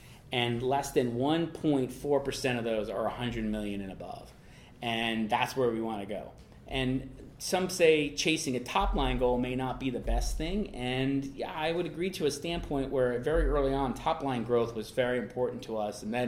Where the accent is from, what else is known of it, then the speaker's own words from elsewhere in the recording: New York, United States; I grew up in New York